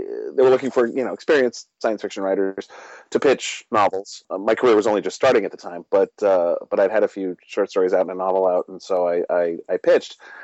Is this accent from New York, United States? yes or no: yes; New York City, New York, United States; because I'm from New York and I love my city